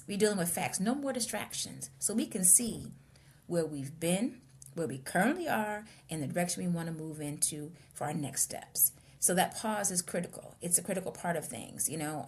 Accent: Norwalk, Connecticut, United States; now in Stratford, United States; I currently reside in Stratford, Connecticut, but I am from, born and raised in Norwalk, Connecticut. Yeah, that's where my beginnings are.

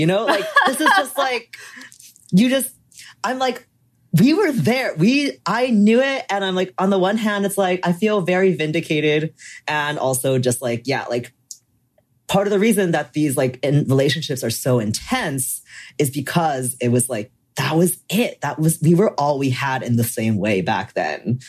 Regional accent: East Coast, United States; growing up in the East Coast during like the emo heyday

